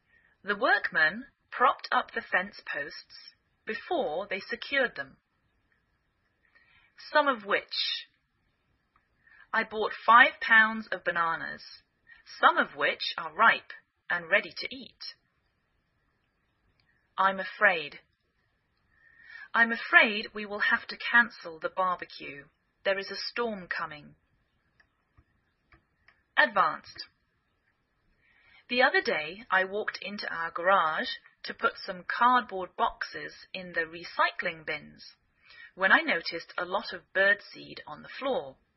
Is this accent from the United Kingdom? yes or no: yes; England, United Kingdom; now in United States